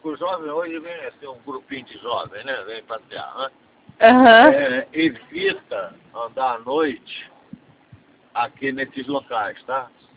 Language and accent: Portuguese; Rio de Janeiro, Brazil; É o carioca, nós temos um sotaque aqui